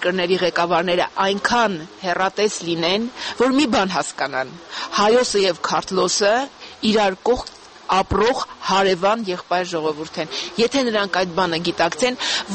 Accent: Akhalkalaki, Samtskhe-Javakheti, Georgia; moved away; ախալքալաքում, եթե ասեմ … ուրեմն ախալքալաք է, չնայած արդեն 30 տարուց ավել է դրսում եմ ապրում

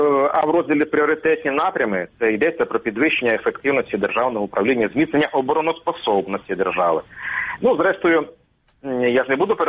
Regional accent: Crimea, Ukraine; moved away as an adult; Там значна частина мого життя, 30 років, пов'язана з Кримом. І в 14-му, в тому самому, я вимушений був його залишити. І отож, як колишній кримчанин

